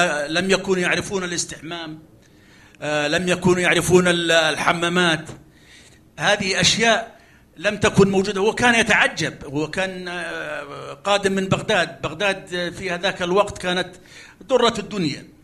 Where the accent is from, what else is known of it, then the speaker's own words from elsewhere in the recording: Jordan; من الأردن.